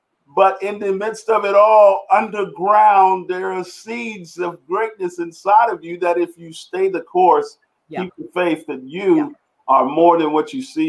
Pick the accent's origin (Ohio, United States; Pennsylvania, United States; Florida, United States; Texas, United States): Texas, United States; Houston; also born or lived in Louisiana; I was born in Louisiana, and my mom left my dad in the middle of the night, grab six kids, throw them in the car, and drive to a whole nother state. And when we get to Houston, from Louisiana to Houston, we struggled.